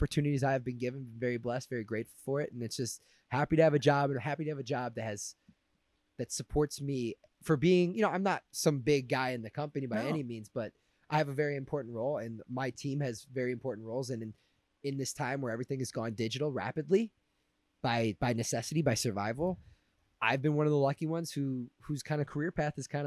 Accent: Chicago, Illinois, United States; I'm from Chicago.

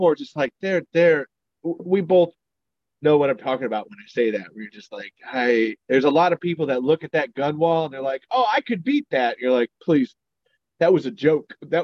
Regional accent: United States; So this is a constant question for me as an American.

